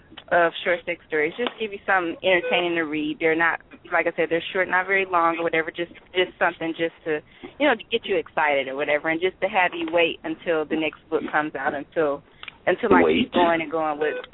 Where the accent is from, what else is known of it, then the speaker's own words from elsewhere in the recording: Detroit, Michigan, United States; Okay, well, as you said … from Detroit, Michigan.